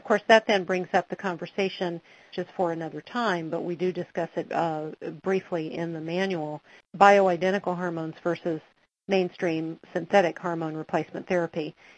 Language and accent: English; Washington, United States; We have a Jackie Q from, my home state, Spokane, Washington